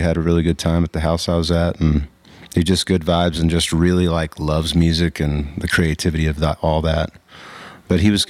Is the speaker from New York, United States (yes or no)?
no; Texas, United States; I'm grateful I was born in Texas and I'm a Texan. It's pretty cool.